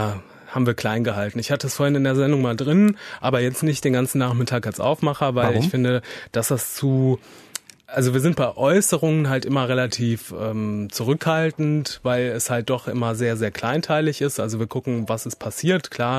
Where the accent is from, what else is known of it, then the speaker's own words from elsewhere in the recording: Siegen, North Rhine-Westphalia, Germany; Ich komme ja aus Siegen